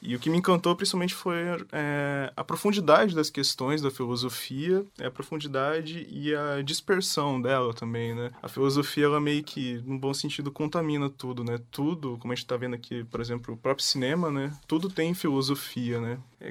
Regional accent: Londrina, Paraná, Brazil; Sim, sou daqui de Londrina, nascido e criado.

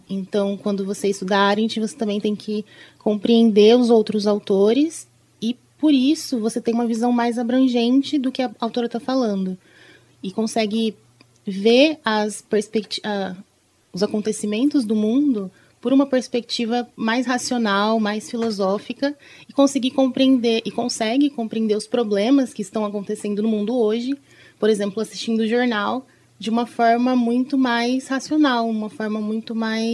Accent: Londrina, Paraná, Brazil; born there; also born or lived in Cambé; Sim, na verdade eu nasci em Londrina, mas morei em Cambé por muito tempo, daí agora eu estou em Londrina de novo.

